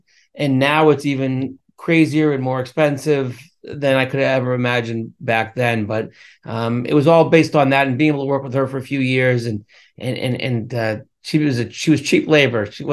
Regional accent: Whitman, Massachusetts, United States; we grew up in Whitman, small town on the, I say South Shore, but it's kind of South-ish Shore.

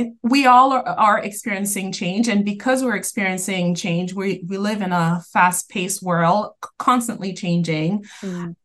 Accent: Boston, Massachusetts, United States; also born or lived in Haiti; I grew up here in Boston, originally from Haiti, but I grew up in East Boston and made my way to Cambridge. And now I reside in Somerville with my family.

